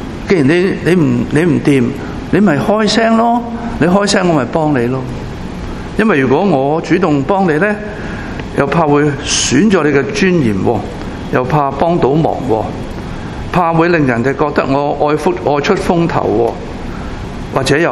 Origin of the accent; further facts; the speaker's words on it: Hong Kong; 我们香港人经常讲没什么，没免费午餐的嘛